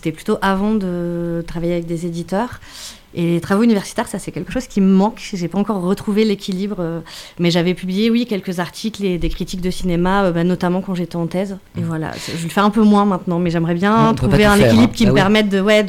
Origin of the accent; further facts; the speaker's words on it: Montpellier, Occitanie, France; Je suis née à Montpellier et du coup j'ai grandi entre Montpellier et les Cévennes, en fait, dans l'arrière-pays montpelliérain, donc entre la terre rouge de Sommières et du lac du Salagou et la mer Méditerranée.